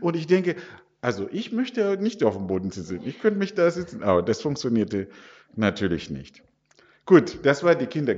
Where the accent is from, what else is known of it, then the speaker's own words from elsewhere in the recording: Zimbabwe; German is a second language; now in Germany; Ich komme ursprünglich aus Simbabwe.